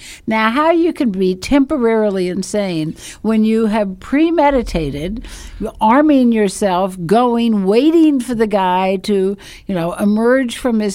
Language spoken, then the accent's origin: English; the South, United States; I'm a Southerner, so I should be able to get this.